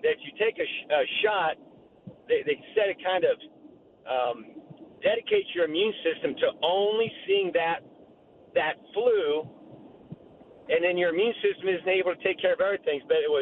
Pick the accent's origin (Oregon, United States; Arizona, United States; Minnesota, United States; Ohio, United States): Ohio, United States; Dayton; I'm from Dayton, Ohio